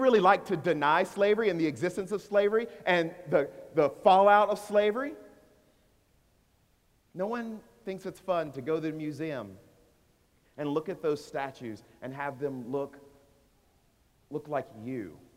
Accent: the South, United States; Because growing up in America, particularly growing up in the South, when history got to me, we studied all sorts of other nations and cultures

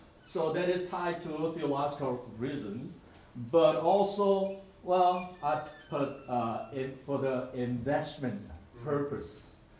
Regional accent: South Korea; moved away as an adult; now in United States; I grew up in Korea, South Korea that is, not North Korea. So I grew up with Buddhist Confucian culture, and I became a Christian after coming to the States.

